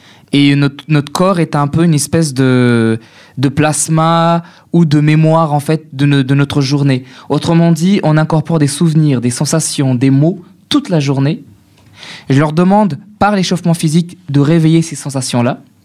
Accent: Comoros; En tant que Comorien, il fallait que j'ouvre ma bouche.

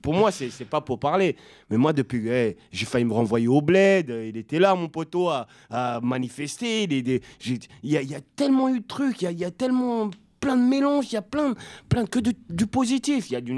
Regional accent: Gabon; now in Saint-Denis, France; Moi, je suis venu du bled, moi, du Gabon. Je suis atterri à Saint-Denis, la famille.

